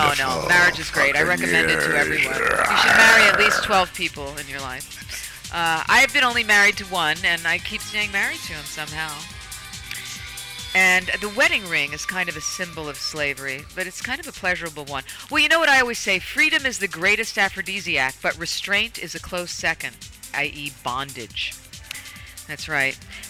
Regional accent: Philadelphia, Pennsylvania, United States; Philadelphia.

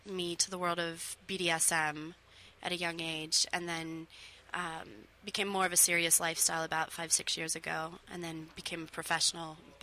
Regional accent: Baltimore, Maryland, United States; also born or lived in England / Washington, D.C.; now in Los Angeles, United States; I am not from L.A. I'm from the East Coast. Born in England, moved to the East Coast. Baltimore, D.C. is kind of where I grew up.

